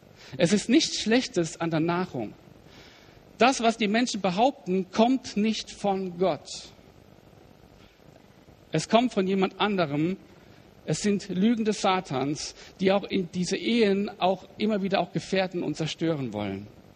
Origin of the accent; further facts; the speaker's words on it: Rhineland-Palatinate, Germany; das sind meine Heimatkollegen, wo ich herkomme, aus der schönen Pfalz.